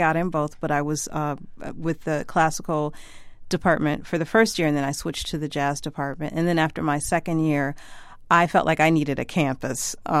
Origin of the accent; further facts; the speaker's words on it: Detroit, Michigan, United States; And I grew up in Detroit. I'm a Motown baby.